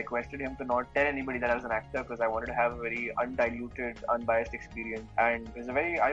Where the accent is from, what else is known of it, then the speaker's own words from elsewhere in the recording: Mumbai, Maharashtra, India; how different it was from my life and growing up in Bombay.